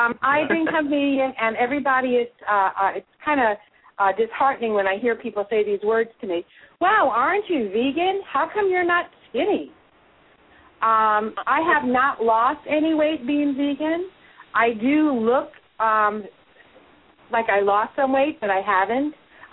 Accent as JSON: {"language": "English", "region": "Florida", "country": "United States", "said": "I'm from South Florida."}